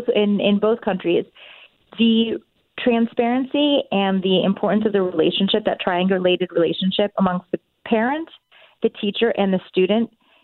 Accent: United States; first language Japanese; English is a second language; now in Tokyo, Japan; So Japanese is actually my first language, though I grew up in the U.S. because my mom is a first-gen immigrant from Japan.

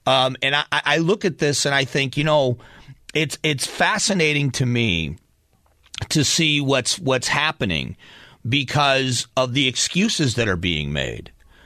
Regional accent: Florida, United States; my brother is a cop in my hometown in Florida

